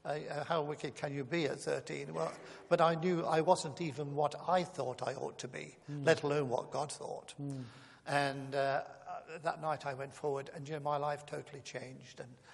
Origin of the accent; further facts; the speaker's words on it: Coventry, West Midlands, United Kingdom; I was born in Coventry. I grew up there. My parents were lovely people, kind, good living, I would say lower working class people.